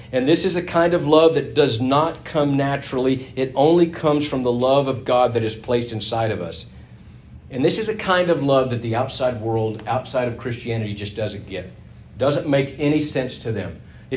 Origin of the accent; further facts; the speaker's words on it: Texas, United States; It's like, well, we're both from Texas.